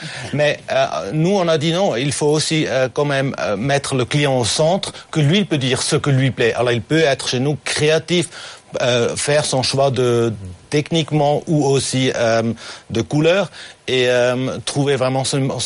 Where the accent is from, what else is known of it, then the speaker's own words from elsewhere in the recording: Zurich, Switzerland; French is a second language; Moi, je suis de Zurich, alors de la côté suisse-allemand même.